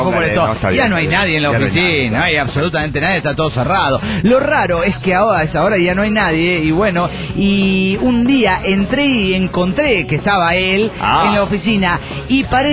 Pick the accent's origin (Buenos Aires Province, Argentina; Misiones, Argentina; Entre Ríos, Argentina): Buenos Aires Province, Argentina; San Nicolás; yo el viernes me voy para San Nicolás, mi pueblo natal.